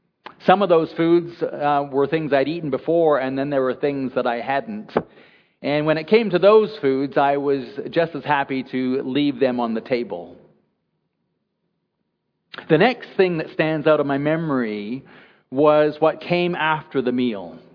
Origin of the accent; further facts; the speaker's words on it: Prince Rupert, British Columbia, Canada; I have other memories from when I was growing up in Prince Rupert.